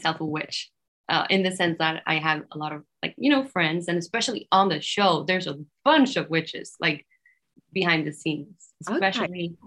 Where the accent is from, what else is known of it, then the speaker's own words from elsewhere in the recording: Sweden; Growing up in Sweden, getting a degree and working don't have to be a mutually exclusive